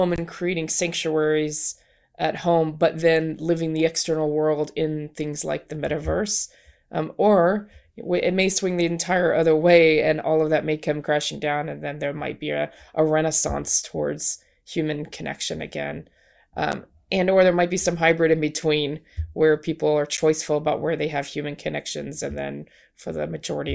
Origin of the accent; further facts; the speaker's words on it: United States; also born or lived in Germany; especially as an American, I have worked in multiple countries